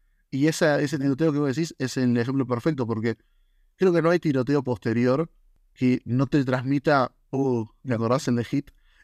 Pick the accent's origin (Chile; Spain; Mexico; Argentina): Argentina; como argentinos lo tenemos